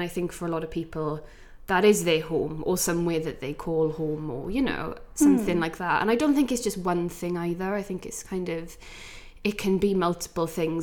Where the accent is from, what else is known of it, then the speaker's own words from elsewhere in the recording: Wales, United Kingdom; because it's a Welsh word and because I am Welsh